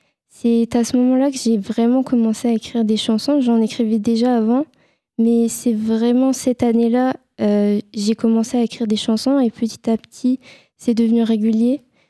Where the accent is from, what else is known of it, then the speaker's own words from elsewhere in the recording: Clermont, Hauts-de-France, France; Je viens de Clermont de l'Oise.